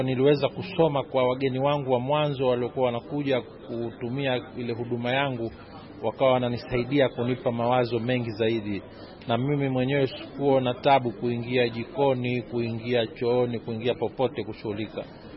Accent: Zanzibar, Tanzania; natoka Zanzibar, Tanzania.

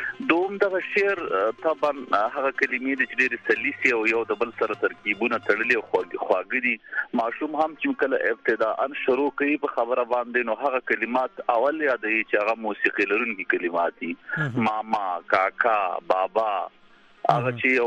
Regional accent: Kunar, Afghanistan; زه خپله د کونړ ولایت یم

